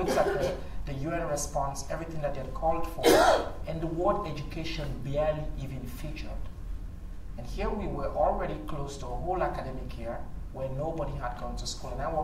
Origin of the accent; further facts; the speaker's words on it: Sierra Leone; also born or lived in Guinea / Liberia; I'm from Sierra Leone, and I was born and raised there. I was a refugee in Guinea for a while, and then I worked in Liberia after the war there